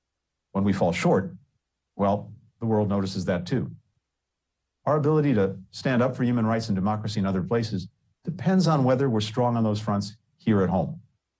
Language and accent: English; United States; This matters to me as a person and as an American.